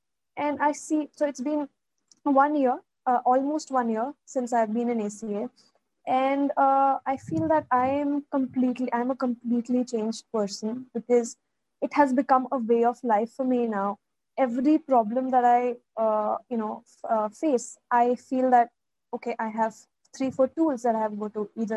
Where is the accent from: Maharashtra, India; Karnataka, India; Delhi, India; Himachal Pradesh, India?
Delhi, India; born there; I was born in Delhi, and the family was dysfunctional.